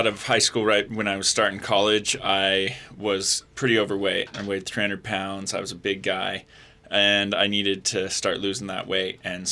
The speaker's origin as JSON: {"language": "English", "town": "Pocatello", "region": "Idaho", "country": "United States", "tie": "born or raised there", "said": "Yeah, born and raised in Pocatello"}